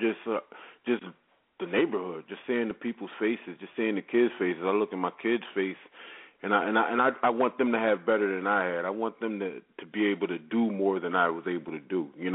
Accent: Detroit, Michigan, United States; also born or lived in San Diego; I come from California. I was born in San Diego, and that was the nicer part of it. But my grandpa died, and that's what caused us to move to Detroit, and I actually seen the other side.

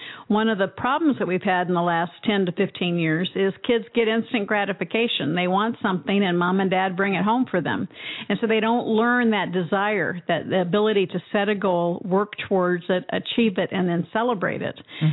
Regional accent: Arizona, United States; right here in my hometown, my home state, Arizona

